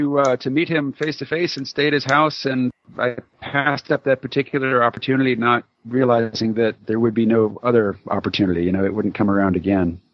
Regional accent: Arkansas, United States; I'm from the South. I was born in Arkansas. My family's still in Arkansas.

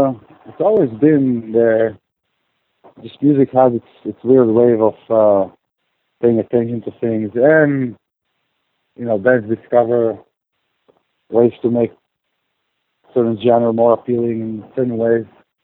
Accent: Tel Aviv, Tel Aviv District, Israel; now in Seattle, United States; I'm from Tel Aviv, from Israel.

